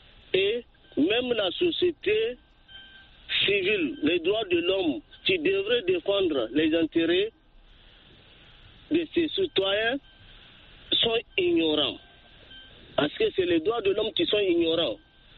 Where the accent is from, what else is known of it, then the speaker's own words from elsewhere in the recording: Niger; Non, je suis du Niger.